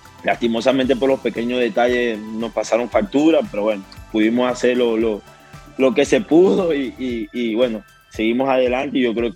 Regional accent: Maracaibo, Zulia, Venezuela; moved away; cuando salí de Venezuela de verdad que me pegó mucho la soledad porque no estaba acostumbrado a estar lejos de mi familia. Siempre estuve allí con mi familia, jugué en 2 equipos fuera de Venezuela, fuera de Maracaibo, pero bueno, estaba en Venezuela

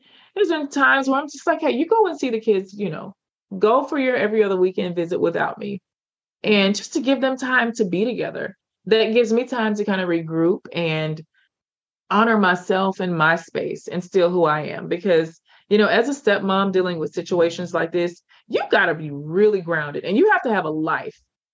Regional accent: the South, United States; And I'm from the South, and we put Miss or Mister in front of every adult's name.

